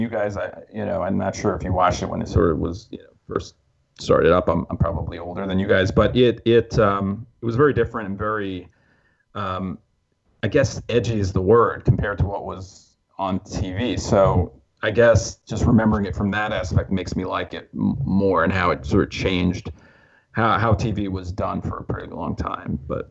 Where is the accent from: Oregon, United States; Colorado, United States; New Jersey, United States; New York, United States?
New York, United States; And I guess because I'm from New York, you know, maybe it speaks to me in a way that it wouldn't speak to someone who is from, say, some lesser state.